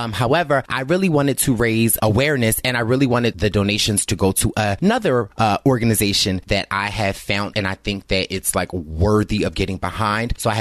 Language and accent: English; Philadelphia, Pennsylvania, United States; I'm from Philadelphia and I know stories just like that of like young trans women being killed